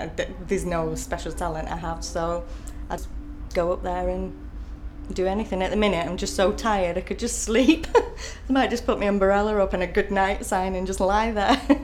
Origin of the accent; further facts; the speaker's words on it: Manchester, North West England, United Kingdom; I'm age 38, and I come from Manchester.